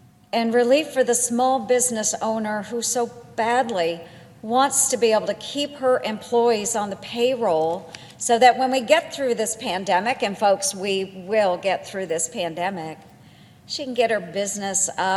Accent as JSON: {"language": "English", "region": "Iowa", "country": "United States", "tie": "born or raised there", "said": "I also think about the seniors across my home state of Iowa"}